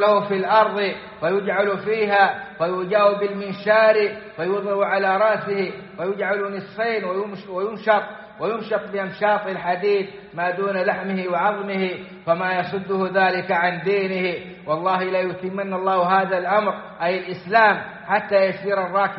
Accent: Saudi Arabia; وأن يديم على بلادنا السعودية الأمن والإيمان والسلامة والإسلام،

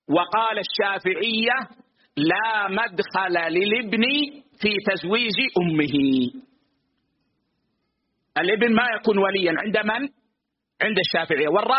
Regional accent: Saudi Arabia; عندنا في السعودية

